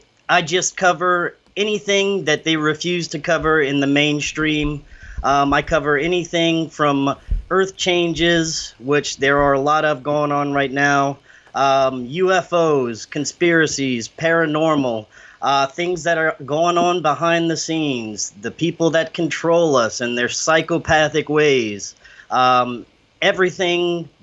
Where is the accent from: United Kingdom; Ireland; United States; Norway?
United States; Louisiana; I'm from South Louisiana.